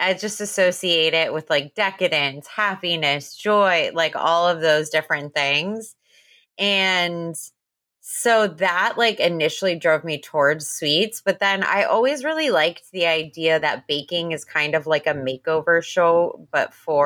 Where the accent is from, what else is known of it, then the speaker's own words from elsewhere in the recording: New Jersey, United States; I grew up in New Jersey